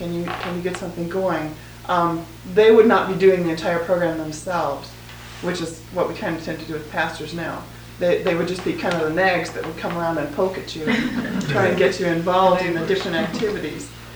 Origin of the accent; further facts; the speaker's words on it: Federal Way, Washington, United States; I'm from Federal Way, Washington